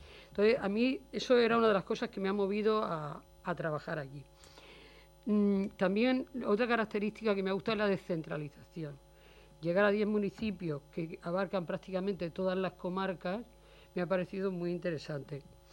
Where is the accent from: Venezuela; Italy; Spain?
Spain; Cartagena, Region of Murcia; como aquí los que estamos somos de Cartagena